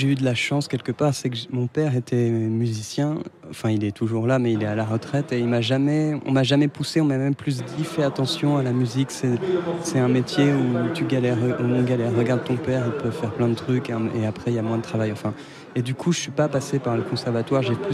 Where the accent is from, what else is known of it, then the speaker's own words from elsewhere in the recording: Paris, Île-de-France, France; born there; Oui, je suis né à Paris.